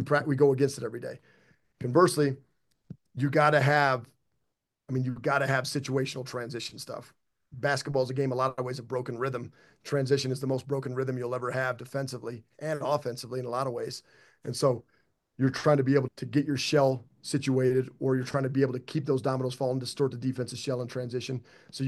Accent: Wyoming, United States; I've understood that my entire life, being born and raised in Wyoming and bleeding the brown and gold.

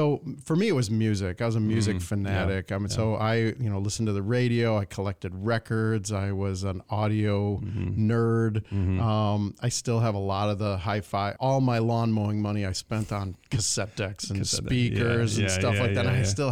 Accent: Detroit, Michigan, United States; So I tell people I grew up in Metro Detroit, which it's not a specific place because when I was young, my folks split up and my dad lived in downtown Detroit and my mom lived out in the suburbs.

